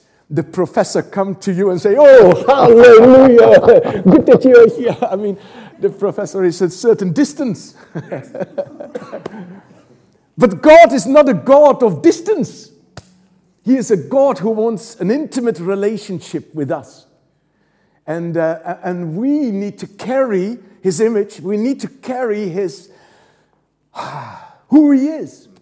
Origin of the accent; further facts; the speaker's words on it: The Hague, South Holland, Netherlands; from The Hague, the governmental city of the Netherlands.